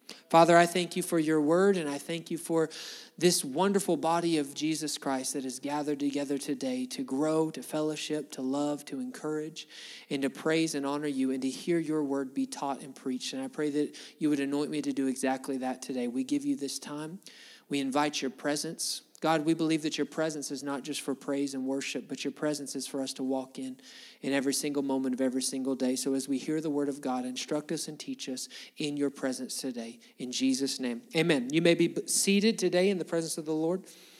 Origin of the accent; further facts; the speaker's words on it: Alabama, United States; I'm probably butchering that, but I'm from Alabama, so I don't speak Greek.